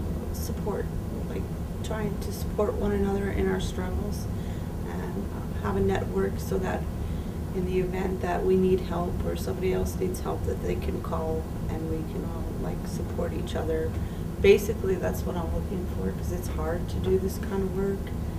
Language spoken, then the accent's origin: English; New Brunswick, Canada; I'm from the Tobit First Nation, located in the northwest part of New Brunswick.